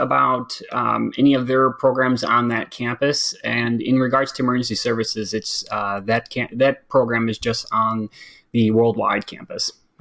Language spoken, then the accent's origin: English; Waterford, Michigan, United States; But I grew up in Waterford. I have three other brothers. I'm number three out of four.